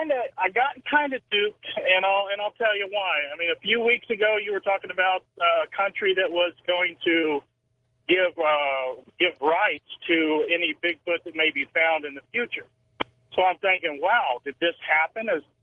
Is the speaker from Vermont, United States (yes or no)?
no; Blue Ridge, Georgia, United States; now in Colorado, United States; I grew up in North Georgia, a place called Blue Ridge out in Fanning County.